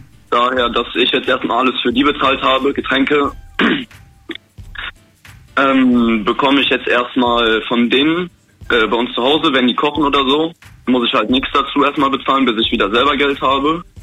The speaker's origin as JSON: {"language": "German", "town": "Koblenz", "region": "Rhineland-Palatinate", "country": "Germany", "said": "Komm aus Koblenz."}